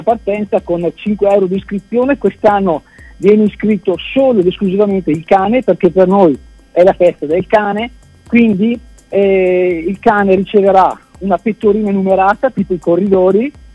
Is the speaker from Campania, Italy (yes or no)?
no; Veneto, Italy; ne sono orgoglioso perché è stata fatta nella mia terra, nel Veneto